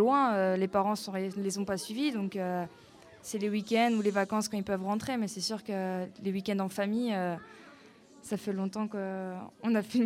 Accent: Orléans, Centre-Val de Loire, France; moi je suis d'Orléans

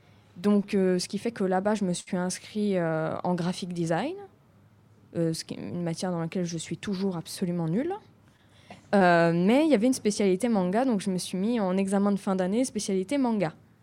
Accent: France; je ne pourrais pas devenir mangaka au Japon, car je suis française.

